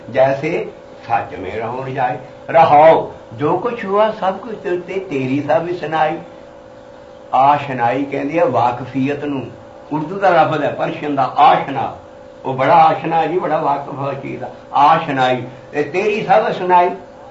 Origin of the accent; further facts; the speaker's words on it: Punjab, India; ਉਹ ਬੇਈ 30 ਮੀਲ up stream ਤੇ ਮੇਰਾ ਪਿੰਡ ਹੈ, ਉੱਥੇ ਸਿਰਫ 30 ਮੀਲ ਦੇ ਉੱਤੇ ਮੇਰੇ ਉਹ ਬੇਈ ਮੇਰੇ ਪਿੰਡ ਦੇ ਐਨ ਵਿੱਚ ਦੀ ਜਾਂਦੀ ਹੈ।